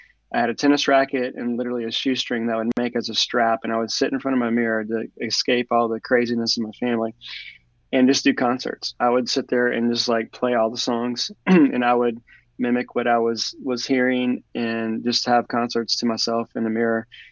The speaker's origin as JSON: {"language": "English", "town": "New Orleans", "region": "Louisiana", "country": "United States", "tie": "born or raised there", "said": "Growing up in New Orleans, it was more of a cultural, kind of a faith in New Orleans"}